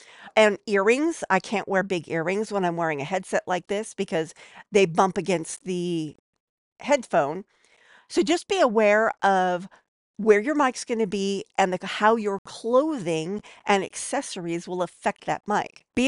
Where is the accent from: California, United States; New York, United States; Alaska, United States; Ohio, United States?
California, United States; San Francisco; KFRC. That was the radio station that I grew up with in San Francisco.